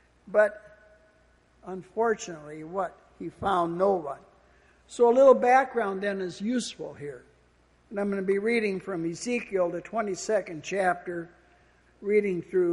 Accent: Minnesota, United States; a Church of Christ gospel preacher up in the state of Minnesota, where I'm originally from. And so I grew up in the Church of Christ.

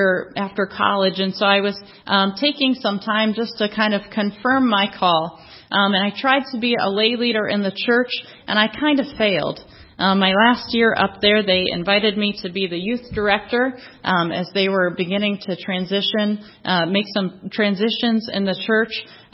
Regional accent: Galesburg, Illinois, United States; also born or lived in Michigan; In fact, I grew up in Galesburg, and then I went to North Park University. I spent a few years in Michigan, 4 years in Michigan, working kind of odd jobs

